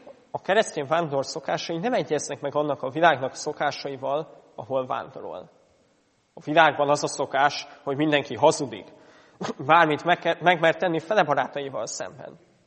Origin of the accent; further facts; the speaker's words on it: Hungary; Vállaltam, hogy idegen, hogy magyar vagyok